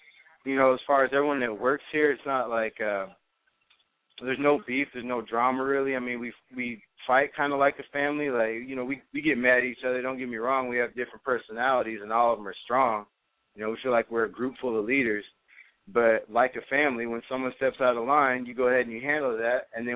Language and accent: English; Portland, Oregon, United States; You know, I'm from Portland, Oregon, and I seek her out.